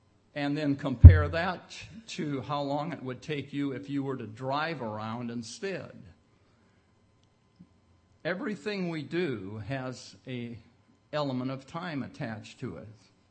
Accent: Spokane, Washington, United States; born there; I was born in Spokane, however.

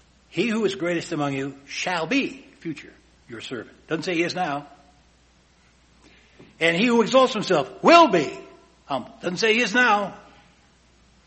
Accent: Australia; now in Chicago, United States; I said, I came from Australia.

